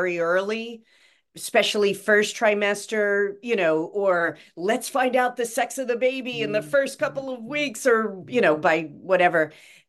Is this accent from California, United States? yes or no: no; West Virginia, United States; And I grew up in West Virginia where we did send the canaries into the coal mines.